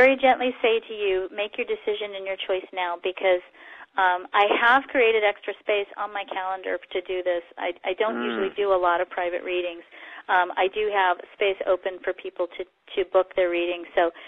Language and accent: English; Texas, United States; I'm a mom and I'm a Texan.